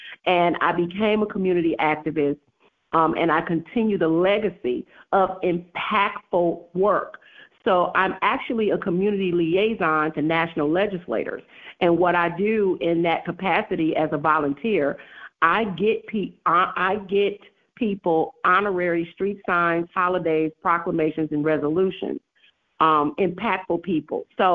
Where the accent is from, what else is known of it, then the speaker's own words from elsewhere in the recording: Chicago, Illinois, United States; growing up in Chicago is not easy. It's very rough. I grew up on the south side of Chicago. I was born on the north side. I grew up on the south side.